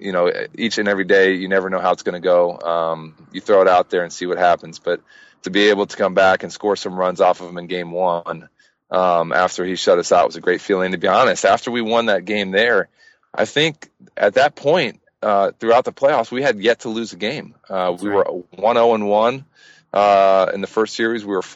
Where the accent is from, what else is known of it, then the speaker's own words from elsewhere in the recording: Florida, United States; which is where I saw my first major league game as a kid, because I grew up in South Florida.